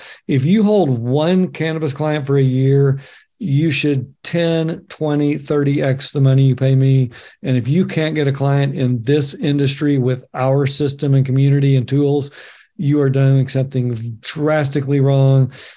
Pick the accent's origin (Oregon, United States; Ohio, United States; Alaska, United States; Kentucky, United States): Oregon, United States; who's been in cannabis even longer than me in my home state of Oregon